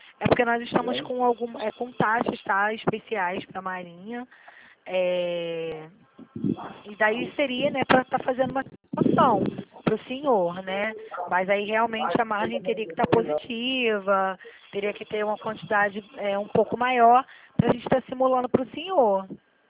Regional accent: Rio de Janeiro, Brazil; Então, eu sou do Rio de Janeiro, tá? Sou do Rio

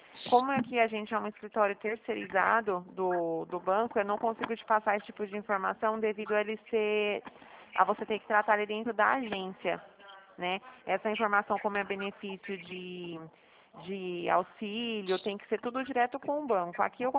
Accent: Dracena, São Paulo, Brazil; eu falo, na verdade, do interior de São Paulo, eu sou de Dracena.

